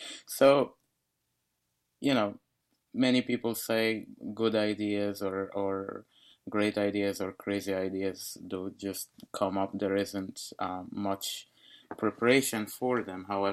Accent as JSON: {"language": "English", "town": "Cairo", "region": "Cairo Governorate", "country": "Egypt", "tie": "born or raised there", "said": "As you know, I grew up in Egypt, Cairo, Egypt, and I was born with very special hand conditions and eye conditions."}